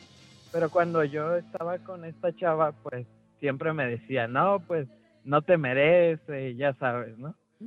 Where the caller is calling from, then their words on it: Monterrey, Nuevo León, Mexico; De Monterrey.